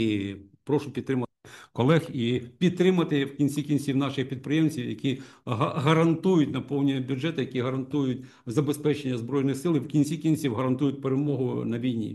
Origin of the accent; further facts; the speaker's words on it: Kyiv, Ukraine; Безпосередньо, як киянин, я бачу у себе біля будинку, працювала кав'ярня десь років, може, з 10 уже.